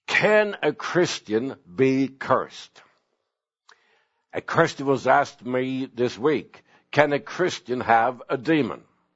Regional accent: Sweden; English is a second language; moved away; Now, when I was raised in Sweden, we didn't have any bathrooms in our homes.

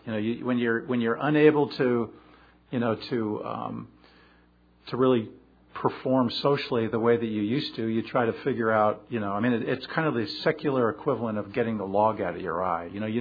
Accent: Westport, Connecticut, United States; And I was brought up in Westport, Connecticut, which is a New England town.

